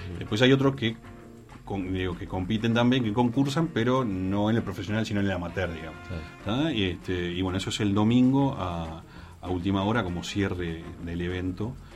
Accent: Uruguay; Somos uruguayos, solemos comprar bastante en el día

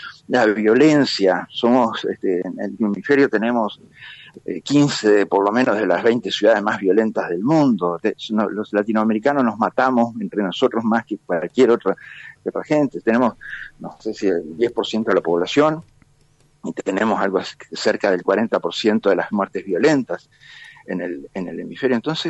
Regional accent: Uruguay; en el tema de Uruguay opiné como uruguayo

